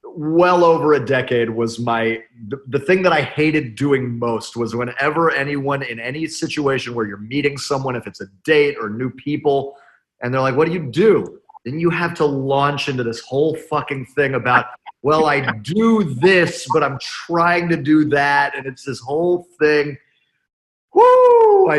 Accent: Dallas, Texas, United States; also born or lived in Englewood, United States; I spent part of my childhood in Dallas. Well, I spent sort of my like adolescence and young adulthood in Dallas. So I spent my early childhood in New Jersey in Inglewood, Bergen County. Yes.

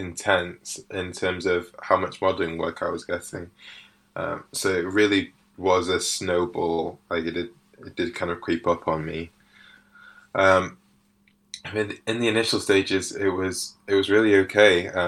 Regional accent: Manchester, North West England, United Kingdom; but I'd never really experienced it growing up in Manchester from birth. So I'd always been around black communities, specifically Nigerian communities.

